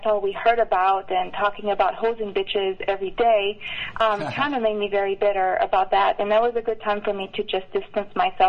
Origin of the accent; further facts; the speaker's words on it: Brossard, Quebec, Canada; moved away as an adult; also born or lived in Montreal; now in United States; I was born and raised in Montreal, but most of my childhood spent it on the south shore of Montreal, in the little city of Brossard, and I stayed there until I was 23 or 24, until I came to the States. So yes, I'm French Canadian.